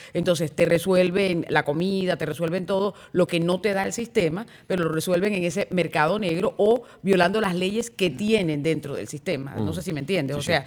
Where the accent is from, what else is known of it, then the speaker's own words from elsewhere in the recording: Caribbean Region, Colombia; es parecido al costeño, yo soy costeña